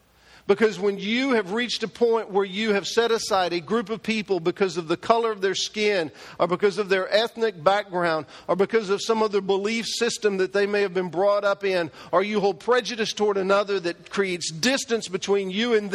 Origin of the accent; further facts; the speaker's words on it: the South, United States; I grew up in the South, and so the Southern influence and prejudice was very much a part